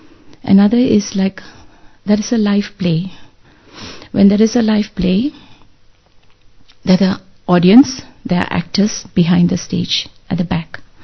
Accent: Singapore; now in New Zealand; I'm basically from Singapore, but now I'm in New Zealand. I've been traveling all over the world.

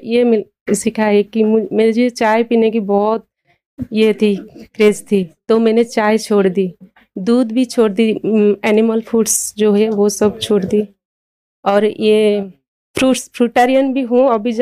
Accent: Silvassa, Dadra and Nagar Haveli and Daman and Diu, India; मैं सिलवासा से हूँ। … गुजरात चूर सिलवासा से हूँ।

